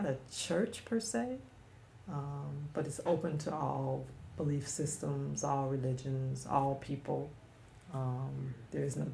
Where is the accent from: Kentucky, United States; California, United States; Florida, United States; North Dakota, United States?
California, United States; Los Angeles; I grew up in South Central.